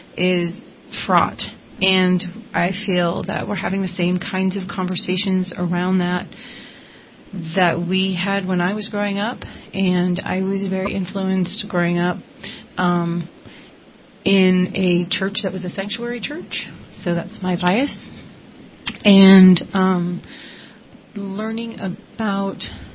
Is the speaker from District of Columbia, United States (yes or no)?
yes; Washington, District of Columbia, United States; moved away as an adult; now in Redding, United States; I grew up in Washington, D.C., and I've been living in California now since 2006. First in Redding, then in Southern California, and back to Redding.